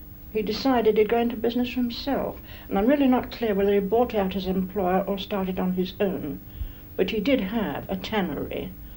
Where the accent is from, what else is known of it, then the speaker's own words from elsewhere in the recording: London, United Kingdom; also born or lived in Newmarket / Hornsey; I was born in Newmarket. We went to, we were all over the place, Bloomsbury for a time, living anywhere till we got a settled place. Bloomsbury, right in London, Camden Town, and eventually moved out to Hornsey when we got a house.